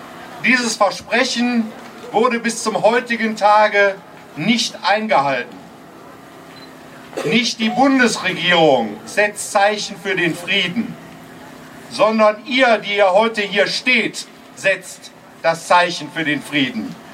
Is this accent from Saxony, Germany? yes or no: no; Duisburg, North Rhine-Westphalia, Germany; Ich komme aus Duisburg, ich kann nur bestätigen